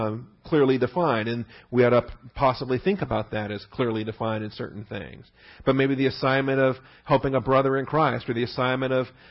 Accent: West Coast, United States; also born or lived in Alabama / Germany; I grew up on the West Coast and we never had fixin' to. But then I get to boot camp in Alabama and I'm introduced to some Southerners

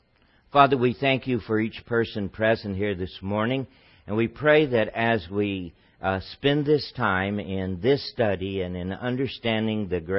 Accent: Texas, United States; think I've lost most of the accent, working on it anyway, because people always ask you in Seattle, where are you from? And they seem to think that something is wrong with being from Texas.

